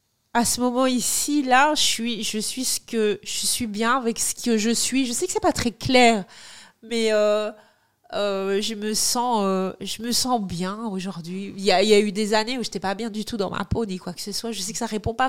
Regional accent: United Kingdom; accent: English; French is a second language

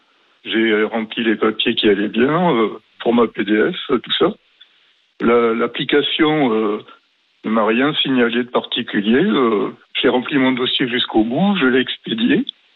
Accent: South-West France, France; je suis originaire du Sud-Ouest

